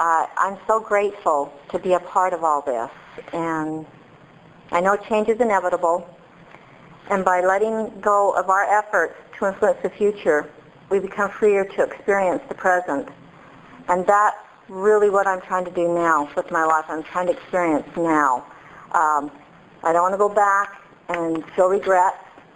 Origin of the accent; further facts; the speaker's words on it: Utah, United States; I grew up in Utah. And so I lived in the mountains in the snow